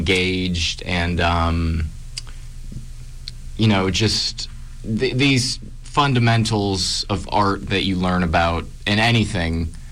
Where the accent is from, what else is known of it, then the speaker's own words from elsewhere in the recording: Irwin, Pennsylvania, United States; also born or lived in Monroeville; now in Greenfield, United States; So I was born in Monroeville, and I lived there till I was about 7 years old. And then I moved into Irwin, and that's where I guess I spent most of my childhood from like 7 to 13.